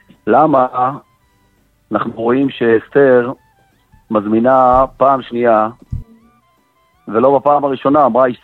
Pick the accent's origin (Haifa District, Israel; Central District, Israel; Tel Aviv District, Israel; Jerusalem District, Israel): Jerusalem District, Israel; Jerusalem; אנחנו ירושלמים במקור